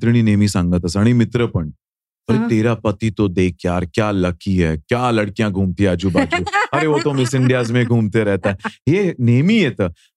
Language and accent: Marathi; Maharashtra, India; मी एक साधा मराठी मुलगा आहे